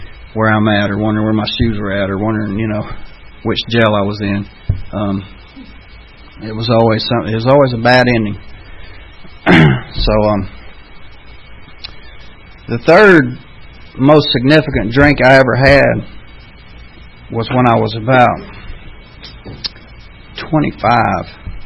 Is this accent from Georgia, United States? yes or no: yes; Decatur, Georgia, United States; born there; The I was born in Decatur, and my dad worked at General Motors, and he was an old country boy from Gainesville that moved up here to work at General Motors